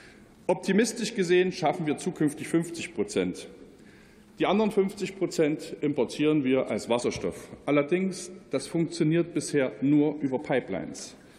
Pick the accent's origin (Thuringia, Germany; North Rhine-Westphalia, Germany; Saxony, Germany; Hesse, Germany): Thuringia, Germany; Und nicht nur als Thüringer sage ich, Strom muss dort erzeugt werden, wo er verbraucht wird